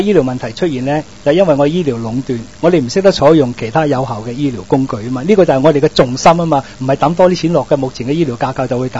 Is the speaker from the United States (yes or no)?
no; Hong Kong; 其實我哋香港人咧